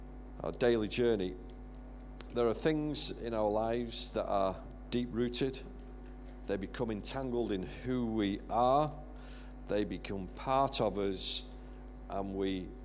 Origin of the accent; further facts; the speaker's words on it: United Kingdom; You know, we're British.